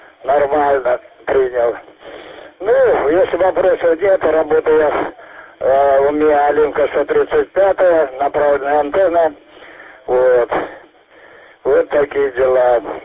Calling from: Balakovo, Saratov Oblast, Russia; Шебекина, я понял, вы Шебекина, а здесь город Балакова.

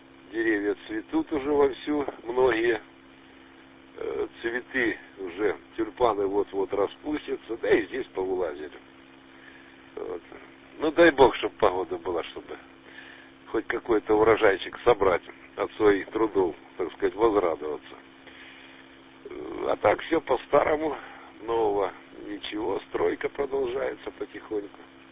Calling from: Kamensk-Shakhtinsky, Rostov Oblast, Russia; Я не из Ростова, Камень, Шахтинский, ну, Сдачин.

